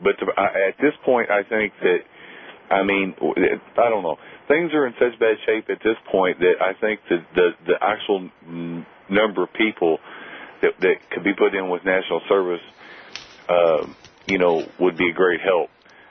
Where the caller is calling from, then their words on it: Corydon, Indiana, United States; Corydon, which is about 30 minutes from Louisville, Kentucky.